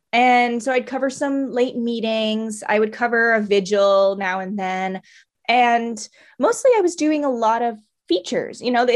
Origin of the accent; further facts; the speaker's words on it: Maryland, United States; and I grew up in Maryland my whole life, and I was just ready to kind of go as far away as possible.